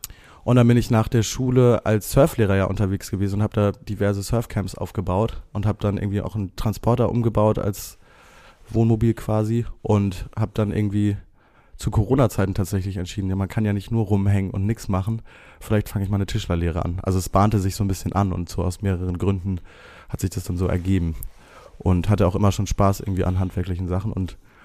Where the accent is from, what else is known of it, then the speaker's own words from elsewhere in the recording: Hamburg, Germany; Ja, ich bin in Harburg geboren. In Harburg-Heimfeld 1998.